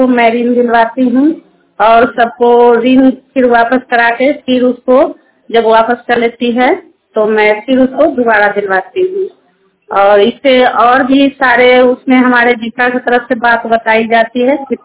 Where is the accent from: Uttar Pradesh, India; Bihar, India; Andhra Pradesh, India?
Bihar, India; मैं राजा पाकर पंचायत कटनी के निवासी हूँ।